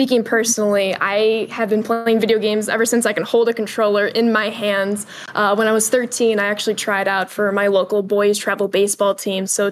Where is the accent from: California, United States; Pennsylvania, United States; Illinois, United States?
Illinois, United States; Chicago; I was born and raised in Chicago